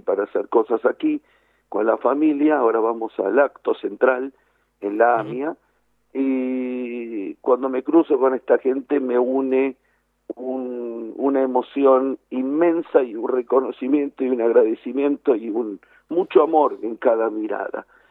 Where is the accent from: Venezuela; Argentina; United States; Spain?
Argentina; me enorgullece como argentino, me enorgullece como judío, pero por sobre todo como ser humano